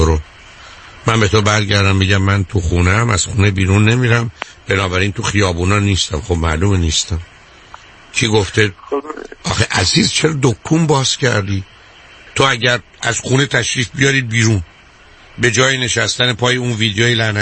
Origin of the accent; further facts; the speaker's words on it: Iran; moved away as an adult; now in United States; من خودم اومدم امریکا، دو تا فوق لیسانس از ایران داشتم